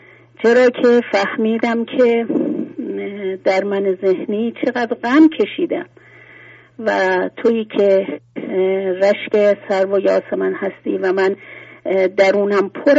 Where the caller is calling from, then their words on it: Shiraz, Fars, Iran; بنده از شیراز هستم،